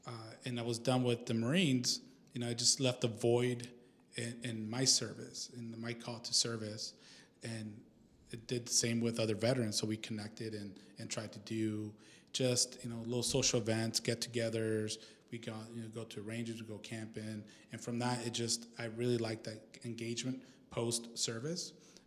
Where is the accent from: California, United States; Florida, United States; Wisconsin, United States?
California, United States; Sonoma; now in Napa, United States; No, I grew up in Sonoma